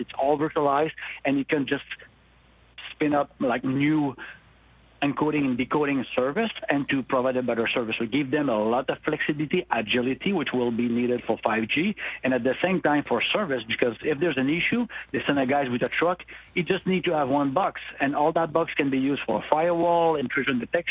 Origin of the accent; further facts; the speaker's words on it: Montreal, Quebec, Canada; I'm from Montreal.